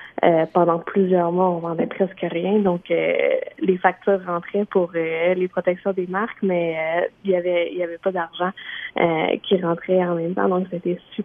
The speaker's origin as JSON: {"language": "French", "town": "Saint-Hilarion", "region": "Quebec", "country": "Canada", "tie": "born or raised there", "said": "Je suis originaire de Charlevoix, je suis née à Saint-Hilarion."}